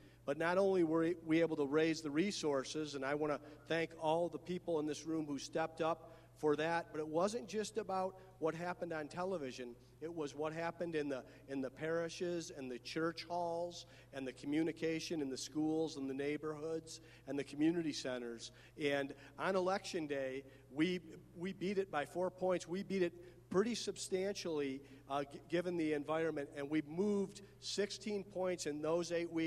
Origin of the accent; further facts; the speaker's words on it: Toledo, Ohio, United States; I grew up in Toledo. We didn't get out of Toledo very often.